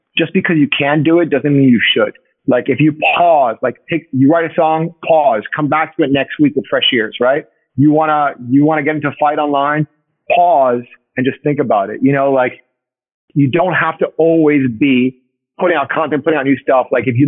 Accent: Uruguay; English is a second language; I think like a moment for me was like being in Buenos Aires, because I'm from Uruguay.

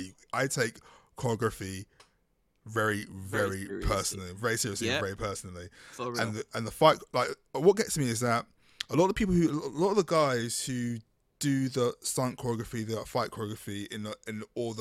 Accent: London, United Kingdom; I grew up in South London

